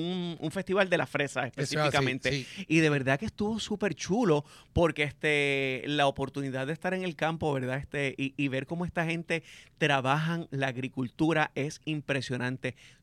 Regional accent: Puerto Rico; Como puertorriqueños al fin teníamos que saber qué era lo que estaba pasando

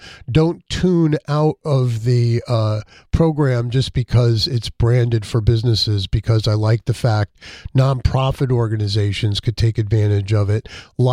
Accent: Waterbury, Connecticut, United States; start in my hometown of Waterbury with Riba Aspira

